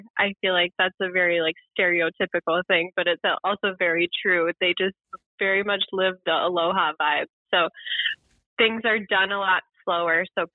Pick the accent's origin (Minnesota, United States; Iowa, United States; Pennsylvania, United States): Minnesota, United States; accent: Minnesota; My Minnesota accent definitely comes out